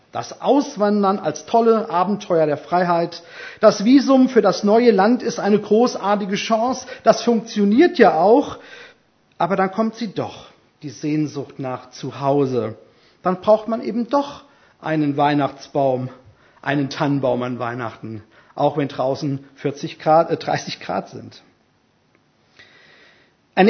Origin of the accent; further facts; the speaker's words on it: Erdbach, Hesse, Germany; Meine Heimat, meine Erdbacher Heimat ist mir wieder ganz neu wichtig geworden.